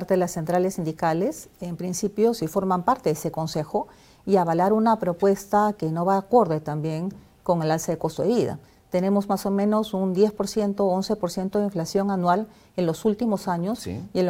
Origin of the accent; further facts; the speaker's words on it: Peru; como muchos peruanos, miles de peruanos que salimos a las calles ese día.